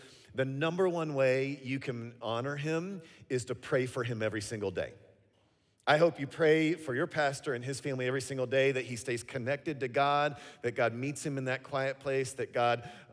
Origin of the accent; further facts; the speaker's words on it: Louisville, Kentucky, United States; But I grew up in Louisville and through some church things, became friends with some Christians around the country.